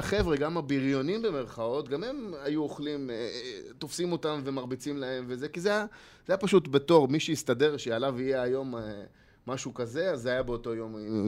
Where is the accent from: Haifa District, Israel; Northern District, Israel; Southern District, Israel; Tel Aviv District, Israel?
Haifa District, Israel; Haifa; גדלתי בשכונה קצת בעייתית בחיפה